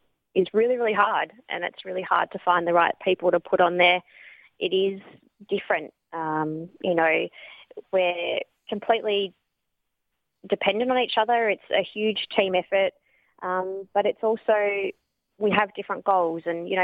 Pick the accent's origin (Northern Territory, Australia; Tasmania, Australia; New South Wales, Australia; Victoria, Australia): Victoria, Australia; Geelong; You know, my hometown, you know, Geelong is such a sport mad place, and it's where, you know, I learned everything about being an athlete as a kid and as a teenager.